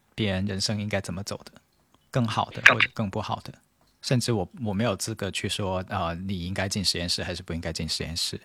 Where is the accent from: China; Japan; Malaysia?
China; 所以就我们中国人现在舆论场里面所讨论的这个苦难式的婚姻